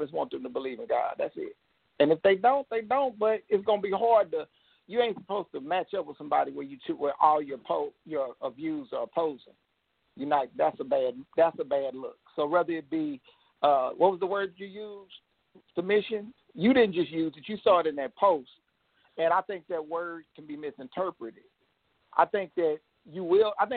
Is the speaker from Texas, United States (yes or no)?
yes; Texas, United States; now in California, United States; I'm in California. I'm a transplant from Texas.